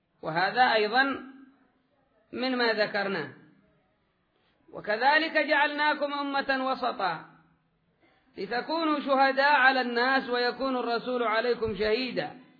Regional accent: Yemen; القدم عندنا في اليمن معتبر في الجنابي، جنابي هذا خاصة بأهل اليمن وقليل في عمان

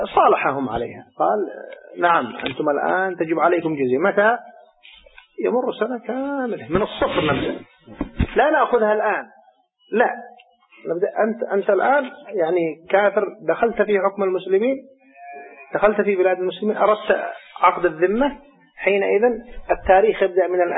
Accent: Yemen; يعني نحن عندنا في اليمن 12,000

